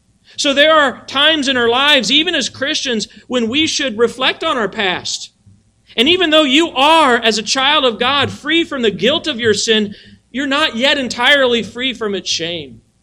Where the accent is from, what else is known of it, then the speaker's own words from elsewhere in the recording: Colorado, United States; there was a tree in our backyard when I was growing up in Colorado